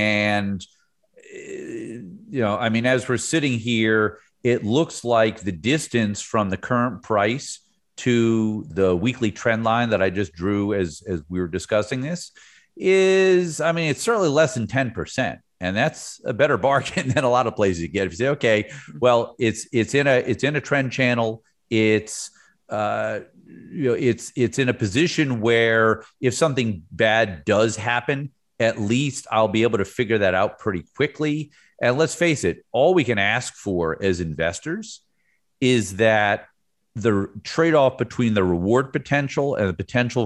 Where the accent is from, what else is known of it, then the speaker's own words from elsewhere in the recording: New Jersey, United States; now in Florida, United States; because I live in the Sunshine State of Florida and I grew up in the Garden State of New Jersey.